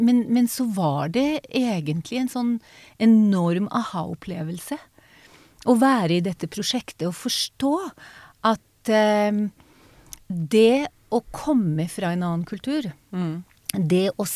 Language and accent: Norwegian; Israel; now in Norway; Ja, jeg er født i Norge.